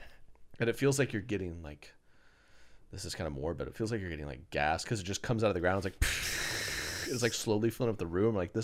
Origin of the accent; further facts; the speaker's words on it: Oklahoma, United States; Then, like, I grew up in Oklahoma. It's 100 plus. The wind's roaring.